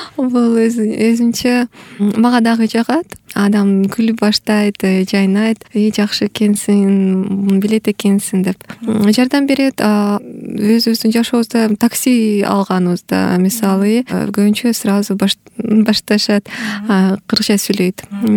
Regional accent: Osh, Osh Region, Kyrgyzstan; кичинекейинден бери мен менен кыргыз тил мен менен жашайт. Анткени мен Ош шаарында туулганмын, кыргыздардын арасында жашап, тилге ичинен көрүп

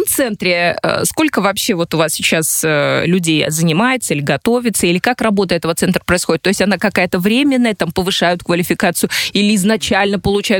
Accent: Kyrgyzstan; чем гордились мы здесь у нас на родине в Кыргызстане

